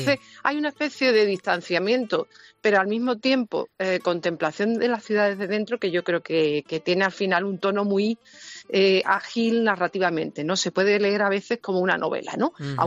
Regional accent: Seville, Andalusia, Spain; Yo como sevillana, bueno, yo además de vivir en la ciudad, he escrito mucho sobre la ciudad.

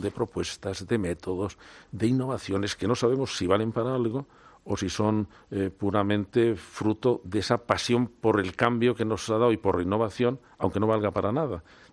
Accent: Toledo, Castilla-La Mancha, Spain; Yo soy toledano.

